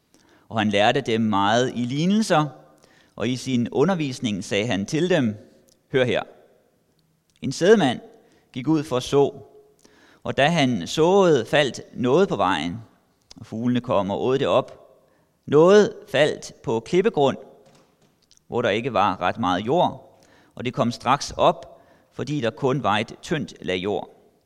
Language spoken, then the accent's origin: Danish; Copenhagen, Capital Region of Denmark, Denmark; Er jeg vokset op i København. Jeg er født på Amager. Jeg er døbt i Philipskirken. Og så flyttede mine forældre til Nordvest, da jeg var næsten 12 år. Og så er jeg konfirmeret i Emdrup Kirke.